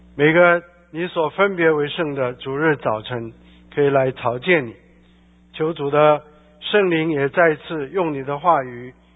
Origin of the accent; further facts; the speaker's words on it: China; 我们中国人说婚姻是人生大事